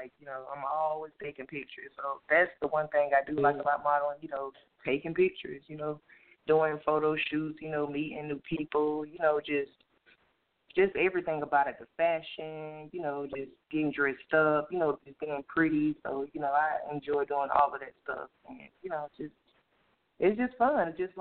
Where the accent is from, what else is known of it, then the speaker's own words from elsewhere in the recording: Valdosta, Georgia, United States; also born or lived in Atlanta, Georgia; I'm from a little town by the name of Valdosta, Georgia. It's right before you get to the Florida line. So, yeah. But I grew up partly in Valdosta, and I moved up here to Atlanta and graduated from high school.